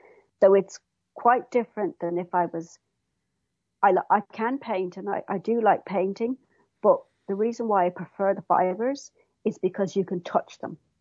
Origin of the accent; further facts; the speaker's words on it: Munster, Ireland; And my family, my dad is English, and my mum is from Kerry, so we grew up in Kerry